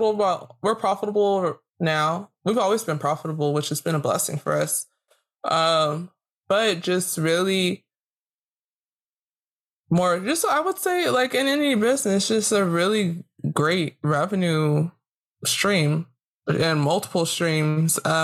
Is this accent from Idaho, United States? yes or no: no; Rancho Cucamonga, California, United States; I grew up in Rancho. It's completely opposite. Like, I'm very much middle class.